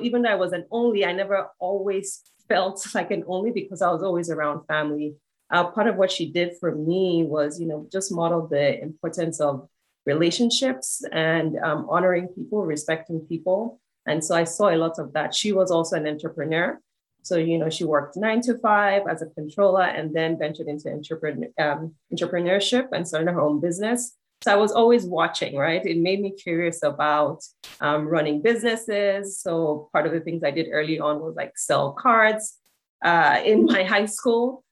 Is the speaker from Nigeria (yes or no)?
yes; Nigeria; I grew up in Nigeria. I'm originally from Nigeria.